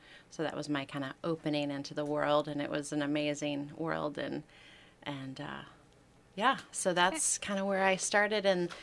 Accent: Michigan, United States; I'm from Michigan.

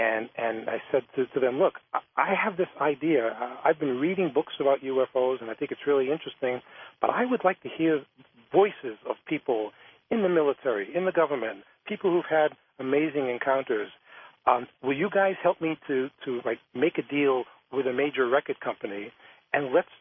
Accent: New Hampshire, United States; Well, you know what? I grew up in New Hampshire.

